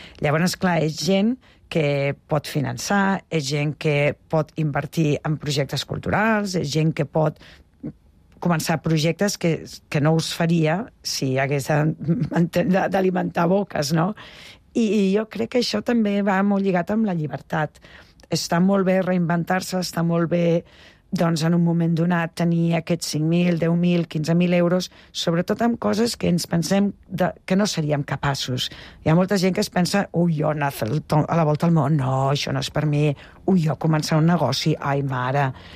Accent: Tarragona, Catalonia, Spain

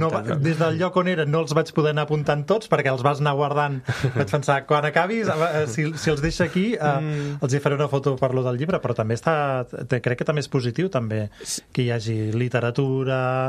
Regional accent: Torelló, Catalonia, Spain; Ara deia que jo sóc de Torelló

